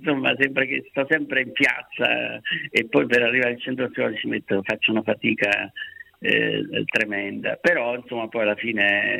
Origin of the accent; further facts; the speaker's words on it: Trivento, Molise, Italy; Trivento, che è il mio paese.